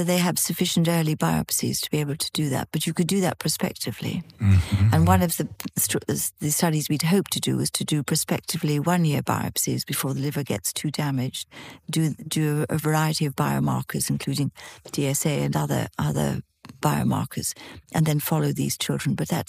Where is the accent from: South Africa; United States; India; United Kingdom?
India; Born and reared in India of Irish parents.